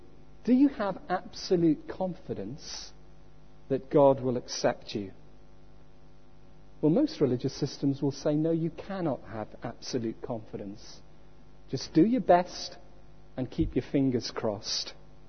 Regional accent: Wales, United Kingdom; You may have guessed by now that I was brought up in South Wales.

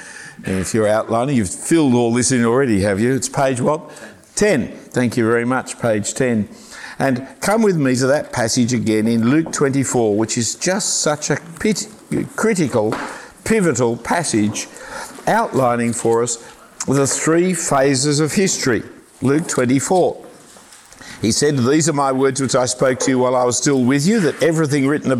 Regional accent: Australia; it's very hard watching cricket as an Australian now, it's just embarrassing.

